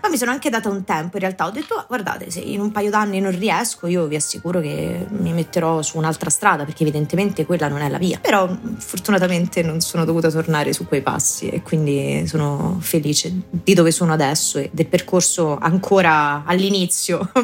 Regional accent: Policoro, Basilicata, Italy; moved away as an adult; now in Rome, Italy; Io sono lucana, vengo dalla Basilicata, sono nata e cresciuta in Basilicata, a Policoro, e a 19 anni, come insomma la maggior parte degli studenti di paese barra cittadina, ho fatto la mia transumanza e sono arrivata a Roma

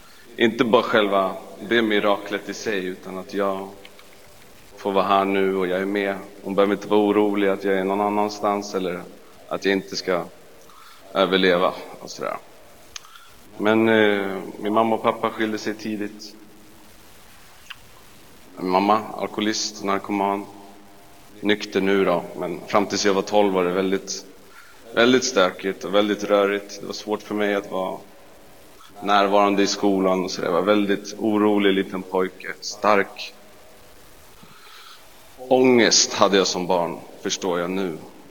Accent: Stockholm, Stockholm County, Sweden; jag är uppvuxen både i Hässelby och i Vällingby. De ligger väldigt nära varandra. Men jag brukar säga Hässelby, jag bodde mest hemma hos min mamma. Då. Jag har en tvillingssyster, så vi är båda 33 år.

